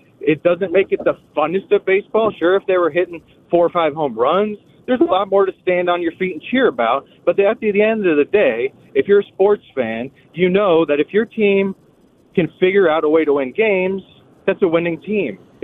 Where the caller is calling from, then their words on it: Florida, United States; You know, I'm from Florida. I'm trying to become a Lions fan, Tigers fan.